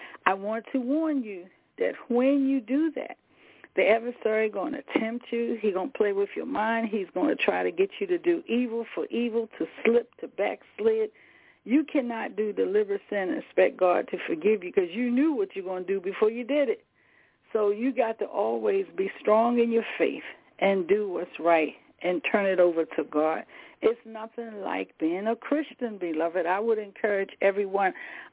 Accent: the South, United States; I have always, you know, liked to put flowers down and put my hands in dirt because I'm from the South. I'm old country girl.

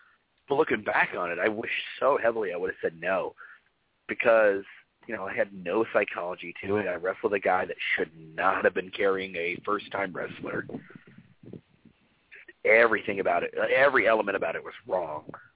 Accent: Texas, United States; And don't get me wrong, I'm from Texas, where wrestling is huge.

